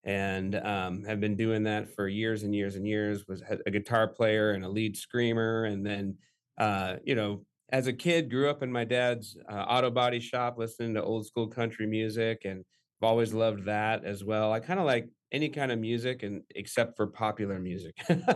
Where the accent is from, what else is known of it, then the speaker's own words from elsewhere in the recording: Gilbert, Arizona, United States; also born or lived in Fort Huachuca; So I was born on an Army base here, Fort Huachuca, Arizona, in 1975. I'm 48 years old. Born and pretty much raised here in the East Valley of Arizona, Gilbert and Mesa area.